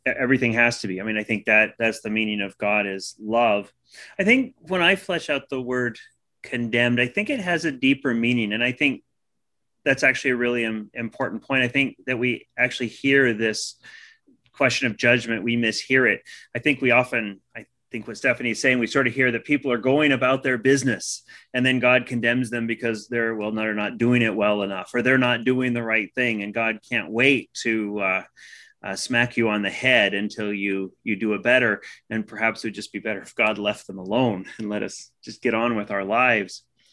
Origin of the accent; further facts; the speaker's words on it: Texas, United States; I grew up in Texas, and every time we went to a high school football game